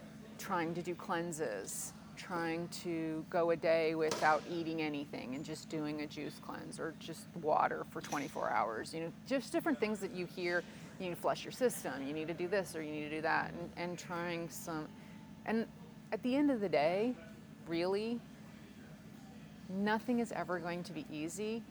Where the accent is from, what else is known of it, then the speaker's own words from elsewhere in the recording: Dallas, Texas, United States; I am from Dallas, Texas. I am 50 years old, 50 years young.